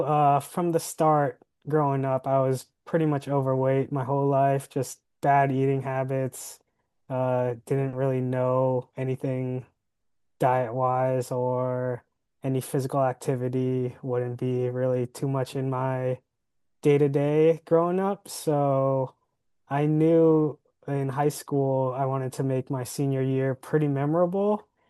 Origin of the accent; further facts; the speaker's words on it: Virginia Beach, Virginia, United States; 31 years old, born and raised in Virginia Beach.